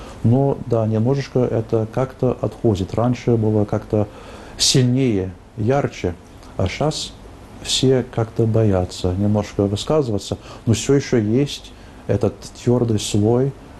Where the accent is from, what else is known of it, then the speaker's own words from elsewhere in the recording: United States; Я помню, когда я рос в Америке, в 70-х годах